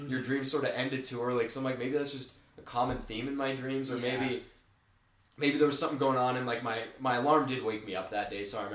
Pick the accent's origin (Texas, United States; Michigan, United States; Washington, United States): Washington, United States; Seattle; Like, I'm from Seattle, but the skies looked gray like